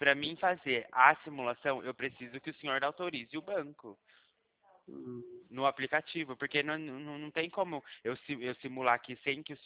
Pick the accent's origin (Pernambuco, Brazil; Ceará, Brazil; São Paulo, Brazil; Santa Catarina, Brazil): São Paulo, Brazil; Limeira; Eu sou de Limeira, interior